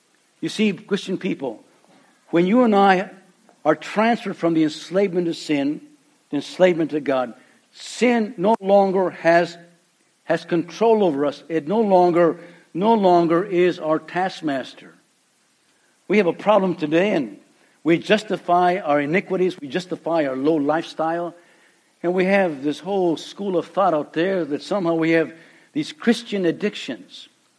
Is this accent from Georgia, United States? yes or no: no; Calexico, California, United States; See, we came from Calexico. Calexico is a little town way in the south of the, you know, Southern California, right in the border. It's like, you know, it's 120 degrees in August down there.